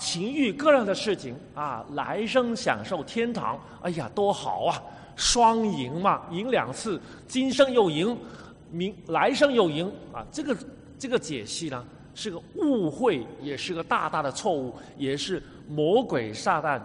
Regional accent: Hong Kong; 我们来自香港吧

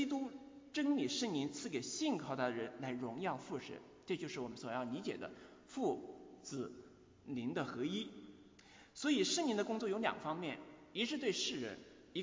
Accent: China; 我们中国人说的十月怀胎所经历的胎儿在腹中成长给自己带来的酸甜苦楚自己最清楚

